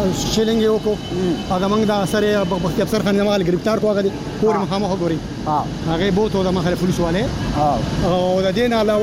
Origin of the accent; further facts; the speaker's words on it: Buner, Khyber Pakhtunkhwa, Pakistan